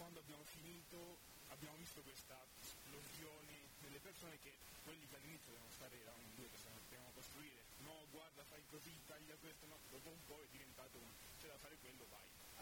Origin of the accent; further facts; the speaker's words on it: Valencian Community, Spain; Italian is a second language; moved away as an adult; now in Italy; E io sono spagnolo, sono venuto qua a fare l'università